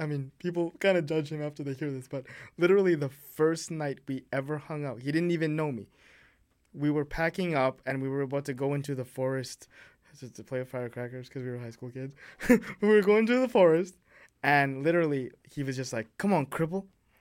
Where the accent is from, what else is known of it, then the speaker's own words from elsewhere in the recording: Vancouver, British Columbia, Canada; a lot of people even say in growing up in Vancouver, it's hard to meet people